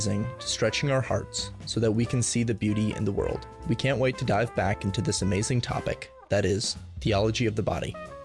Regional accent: Wisconsin, United States; born there; I was born in Wisconsin, so my backup religion is the Green Bay Packers.

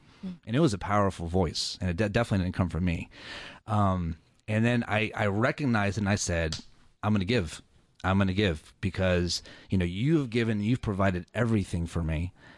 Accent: Atlanta, Georgia, United States; So I'm also a Cradle Catholic, born and raised in Atlanta.

